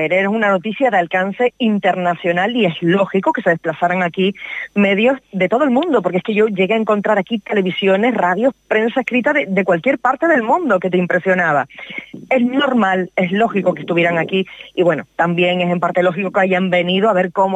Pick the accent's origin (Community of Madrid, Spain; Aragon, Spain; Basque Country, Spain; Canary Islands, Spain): Canary Islands, Spain; Los Llanos de Aridane; Yo soy del Valle de Aridane, yo soy de los Llanos de Aridane. Yo no vine de fuera a cubrir esta noticia, yo estaba aquí años antes y semanas antes